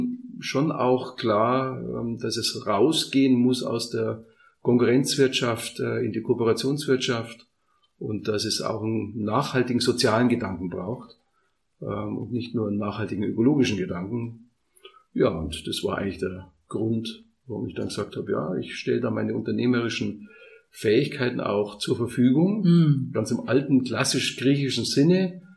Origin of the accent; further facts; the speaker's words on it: Bavaria, Germany; Und ich komme aus Oberbayern, auf dem Friedhof sind 400 Jahre Gräber, Familiengräber